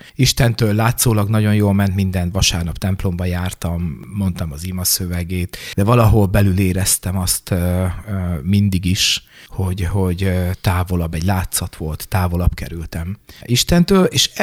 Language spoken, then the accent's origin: Hungarian; Botpalád, Szabolcs-Szatmár-Bereg, Hungary; egy Botpalád nevű kisfaluból a határ szélén található, onnan származom, és minden napjainkat 80-as években áthatotta az Istenhit, a reformátusság.